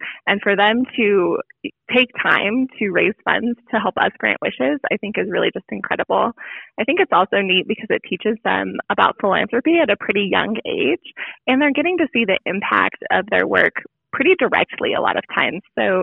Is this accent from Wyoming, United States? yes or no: yes; Casper, Wyoming, United States; So I was born and raised here in Casper. I did spend a little bit of time in Montana for college, but decided to move back closer to family after graduation.